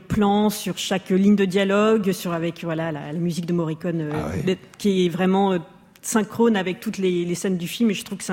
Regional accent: Asnières-sur-Seine, Île-de-France, France; Oui, je viens d'Asnières dans le 92.

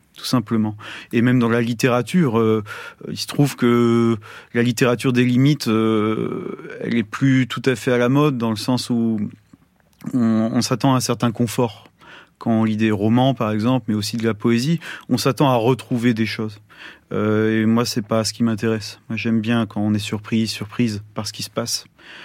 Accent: France

